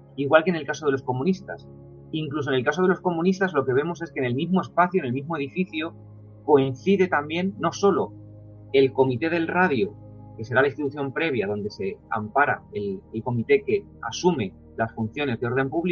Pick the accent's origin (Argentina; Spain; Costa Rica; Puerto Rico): Spain; Toledo, Castilla-La Mancha; yo soy de Toledo, mis intereses también van por esa provincia